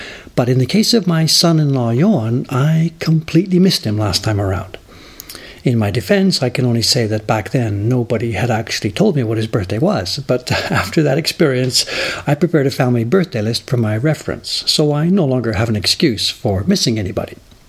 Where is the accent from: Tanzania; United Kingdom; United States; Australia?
United Kingdom; England; also born or lived in Canada; I grew up in England and Canada in the immediate post-war period.